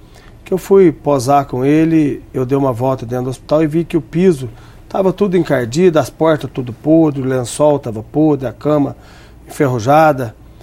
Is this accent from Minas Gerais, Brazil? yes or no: yes; Nova Resende, Minas Gerais, Brazil; Eu sou de Nova Resende, uma região cafeeira, uma cidade pequena com 16 mil habitantes. Nascido e criado na roça. Ia na roça, morava na roça 10 quilômetros da cidade, ia para a escola, no primário, a pé e descalço.